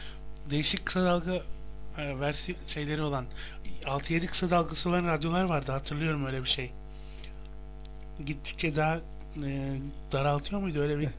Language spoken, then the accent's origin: Turkish; Ağva, Istanbul, Turkey; mesela ben Şile, Ağva benim memleketim.